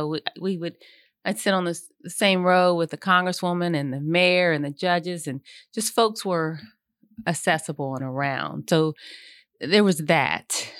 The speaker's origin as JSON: {"language": "English", "town": "Columbus", "region": "Ohio", "country": "United States", "lives_now": "Charlotte, United States", "said": "I'm from Columbus, Ohio, mm-hmm. and I moved to Charlotte in 2015."}